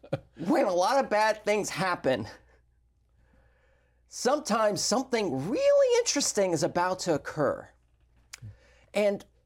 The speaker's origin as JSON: {"language": "English", "town": "New York City", "region": "New York", "country": "United States", "tie": "born or raised there", "said": "And I grew up in New York City, so I had Jehovah's Witnesses everywhere"}